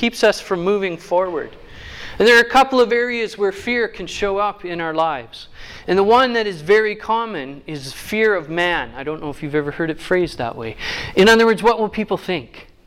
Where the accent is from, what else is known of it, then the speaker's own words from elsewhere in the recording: Alberta, Canada; I am from Alberta.